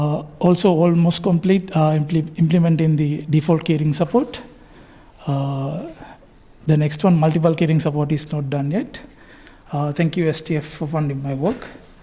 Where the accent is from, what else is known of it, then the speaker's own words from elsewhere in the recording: Sri Lanka; I came all the way from Sri Lanka.